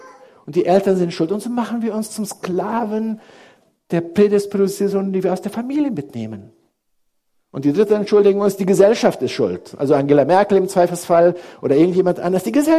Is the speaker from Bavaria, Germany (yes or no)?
no; Niederhöchstadt, Hesse, Germany; Ich komme aus Niederhöchstadt, aus diesem Dorf hier.